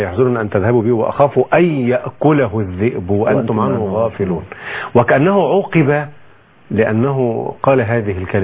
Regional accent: Egypt; إحنا كمصريين أو كمسلمين

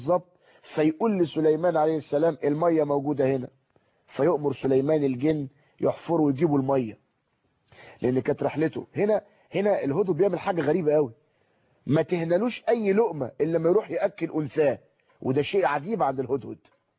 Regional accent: Egypt

